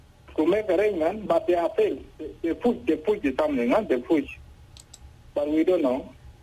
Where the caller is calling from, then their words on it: Aweil, Northern Bahr el Ghazal, South Sudan; Toot, yes, I'm calling from Awil.